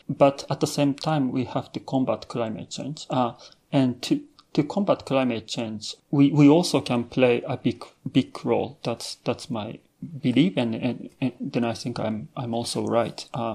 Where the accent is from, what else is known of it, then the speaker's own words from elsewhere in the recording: Japan; moved away as an adult; also born or lived in Texas; I came from Japan. I was born and raised in Japan and, until my university time. And then after my university, I went to US. Well, I went to Texas. Then, the most of my adult life I spent in Texas.